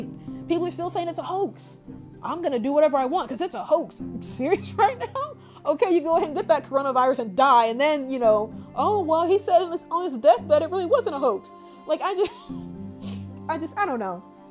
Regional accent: Indiana, United States; we're all American people, the people of Indiana, the Hoosiers

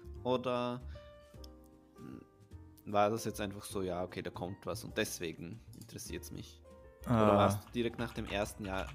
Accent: Austria; das ist ja schwer bei uns in Österreich, das zu finden

